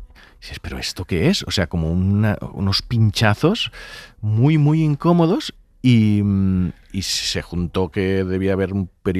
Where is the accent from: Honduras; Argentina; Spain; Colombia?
Spain; Catalonia; mira que soy del Delta del Ebre, allí mosquitos